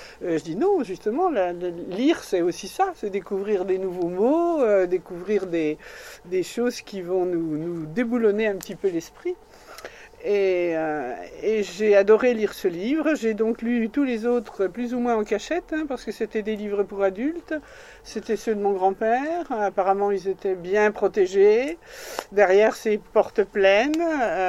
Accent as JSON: {"language": "French", "town": "Meursault", "region": "Bourgogne-Franche-Comté", "country": "France", "tie": "born there", "lives_now": "Beaujolais, France", "said": "je suis terrienne, hein, d'abord, européenne ensuite, française et bourguignonne. Je suis très fière de ma Bourgogne natale parce que je suis née dans les grands vins de Bourgogne. Je suis née à Meursault, mon père était de Nuit-Saint-Georges"}